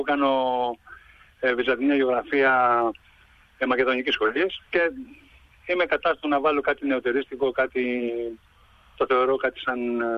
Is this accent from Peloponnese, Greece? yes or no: yes; Loutraki, Peloponnese, Greece; born there; Ένας αδεκάτης χρονών, γεννήθηκα στο Λουτράκι Κορινθίας.